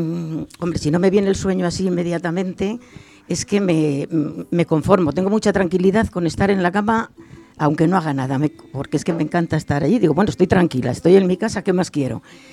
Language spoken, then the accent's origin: Spanish; Tinajas, Castilla-La Mancha, Spain; mi pueblo, que yo lo llevo en el alma, visualizo, mi pueblo se llama Tinajas, de la provincia de Cuenca, y visualizo sus calles.